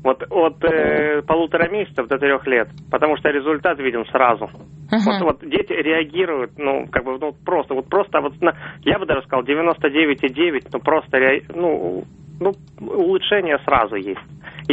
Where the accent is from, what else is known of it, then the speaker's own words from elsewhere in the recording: Saint Petersburg, Russia; я из Санкт-Петербурга.